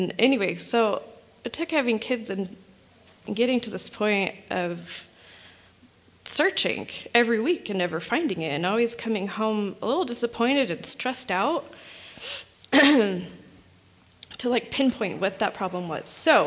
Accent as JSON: {"language": "English", "town": "Mesa", "region": "Arizona", "country": "United States", "tie": "born or raised there", "said": "me myself, I was raised in Mesa, Arizona, which is very, very similar Mormon-wise to growing up in like Orem, Utah. My whole neighborhood was, we were all very white and we were all very Mormon."}